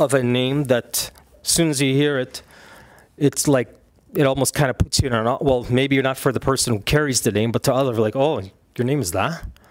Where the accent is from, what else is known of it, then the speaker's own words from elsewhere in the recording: Canada; also born or lived in Saudi Arabia; And then you'll say, I'm from Canada, but I was born in Saudi.